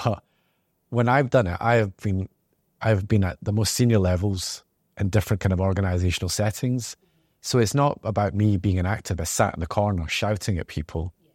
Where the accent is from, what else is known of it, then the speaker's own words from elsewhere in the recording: Scotland, United Kingdom; I grew up in Scotland, 70s, 80s. So when I grew up in Scotland, we were the first South Asian family to move into our town. And it was a deprived town, rough.